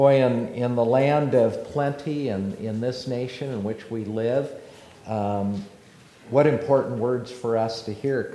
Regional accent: Nebraska, United States; I'm from Western Nebraska. You ought to see the view I have.

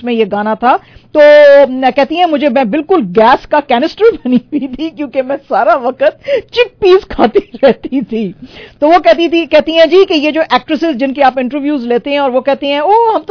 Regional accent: Gujarat, India; आपको पता ही है मैं गुजराती हूं

